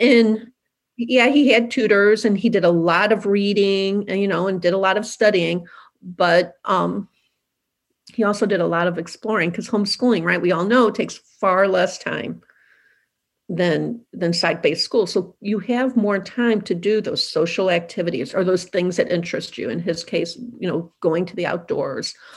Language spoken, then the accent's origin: English; St. Louis, Missouri, United States; So St. Louis is my hometown